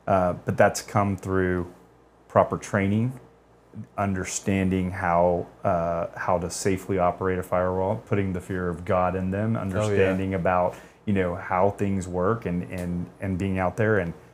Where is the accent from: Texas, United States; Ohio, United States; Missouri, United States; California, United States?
Texas, United States; I said, where I'm from, everybody has one of those. I'm from Texas.